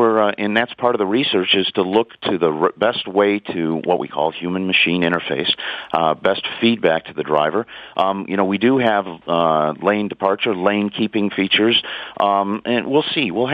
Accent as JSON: {"language": "English", "region": "Michigan", "country": "United States", "said": "Well, I'm from Michigan, so I know about ice and snow."}